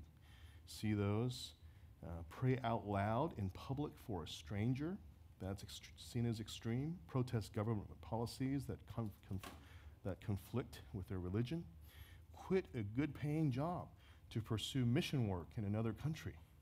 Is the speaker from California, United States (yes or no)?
no; Houston, Texas, United States; Those Dallas people, they're not like us Houstonian